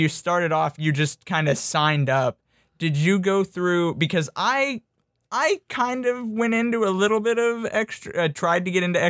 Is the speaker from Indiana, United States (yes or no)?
yes; Indiana, United States; And I was like, you know, I'm from Indiana, so I could go up to, like, Chicago. I could go over to Cincinnati, Ohio